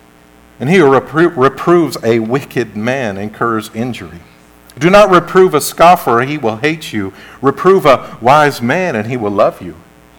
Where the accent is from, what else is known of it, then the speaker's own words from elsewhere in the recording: Memphis, Tennessee, United States; You know, I grew up in Memphis. If you grew up in Memphis, you call it M-Town, or you call it the Memphis 10.